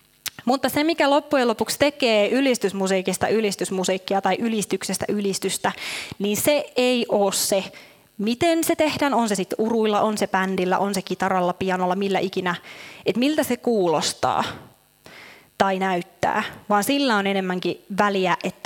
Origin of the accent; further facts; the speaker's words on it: Ilmajoki, South Ostrobothnia, Finland; mä oon siis Ilmajoelta kotosi ja siellä paikallisseurakunnassa nuoren seurakuntaan oli päässyt tunkeutumaan pari ylistysmusiikkikappaletta